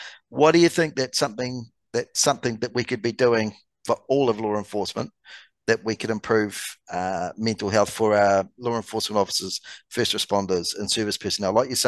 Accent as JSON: {"language": "English", "country": "Canada", "said": "and you're going to laugh at this as a Canadian"}